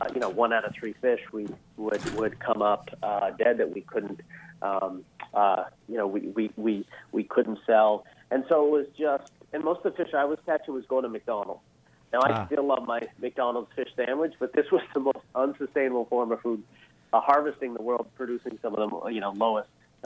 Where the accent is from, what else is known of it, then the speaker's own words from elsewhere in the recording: Maddox Cove, Newfoundland and Labrador, Canada; I was born up in Newfoundland, Canada. Yeah, outboard kid, a village called Maddox Cove, in the most eastern point in all of North America.